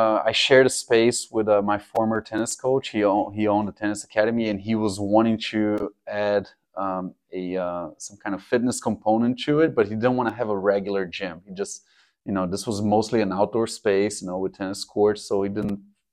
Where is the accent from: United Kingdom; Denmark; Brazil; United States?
Brazil; São Carlos, São Paulo; English is a second language; moved away; I opened the very first CrossFit gym in São Carlos, which is kind of like outside of São Paulo.